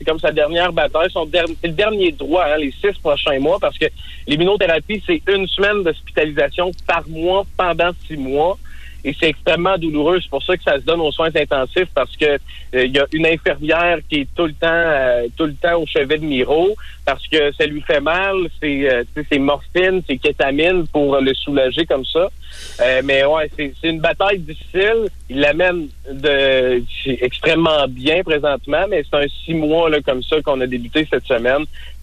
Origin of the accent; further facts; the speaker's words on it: Quebec, Canada; on vient de Charlevoix.